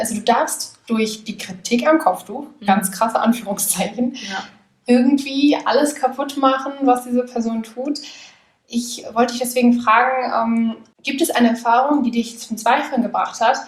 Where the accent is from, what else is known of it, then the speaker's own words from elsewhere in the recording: North Rhine-Westphalia, Germany; Also ich komme ja aus dem Ruhrgebiet